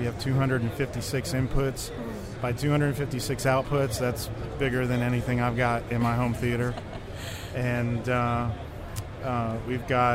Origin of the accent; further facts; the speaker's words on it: Atlanta, Georgia, United States; Well, I'm from Atlanta, Georgia.